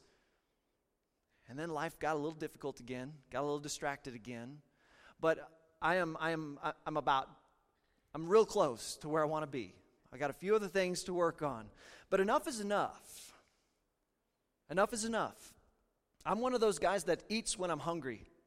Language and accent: English; Kansas, United States; I grew up in Southeast Kansas.